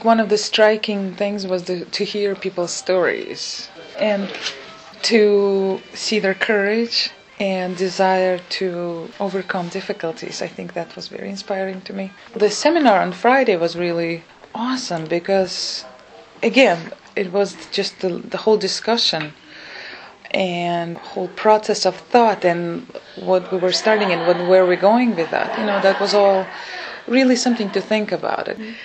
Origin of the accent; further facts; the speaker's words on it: Uzbekistan; I'm from Uzbekistan originally.